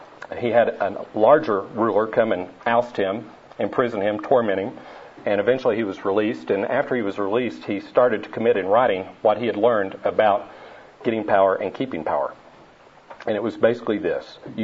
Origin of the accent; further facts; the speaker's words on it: Tennessee, United States; I'll just say up front that I'm from Tennessee so that you can bond with my accent early in this.